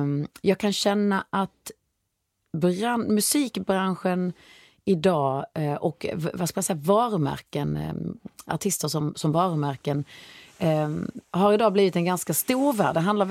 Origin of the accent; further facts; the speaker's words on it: Sweden; som svensk person som kanske äter mycket, vi äter mycket lax, vi äter mycket torsk och vitfisk och ganska köttig fisk liksom.